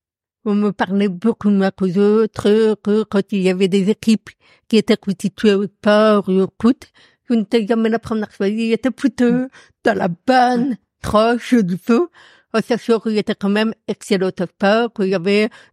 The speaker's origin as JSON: {"language": "French", "town": "Paris", "region": "Île-de-France", "country": "France", "tie": "born or raised there", "said": "Et mes parents se sont séparés quand j'avais 9 ans et j'ai passé le reste de mon enfance à Paris."}